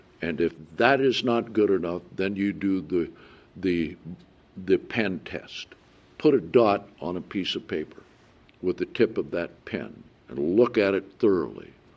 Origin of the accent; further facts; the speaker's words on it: United Kingdom; And likewise, if you meet a Brit, I'm British.